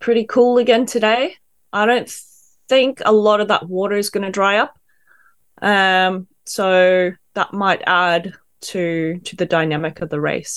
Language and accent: English; Australia; and being Australian, of course, we're very proud of that.